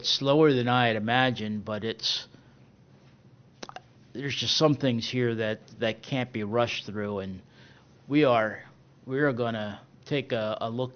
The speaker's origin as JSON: {"language": "English", "region": "Northeast", "country": "United States", "tie": "born or raised there", "said": "Some ways a typical South Texas winter day. Much better than the winter days I was accustomed to growing up in the Northeast."}